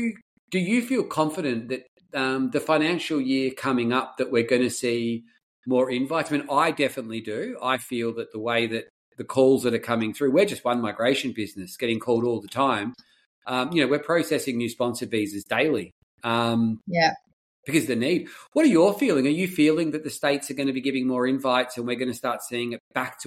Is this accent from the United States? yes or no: no; Australia; we do as an Aussie.